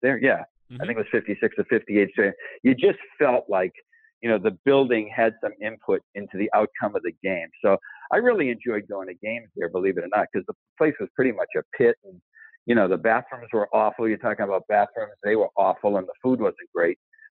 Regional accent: Boston, Massachusetts, United States; I'm from Boston. I'm a Northern guy. I'm a hockey guy.

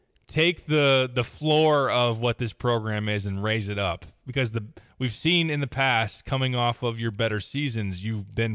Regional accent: Champaign, Illinois, United States; I grew up in Champaign, and you're told that you're supposed to hate Indiana with your core.

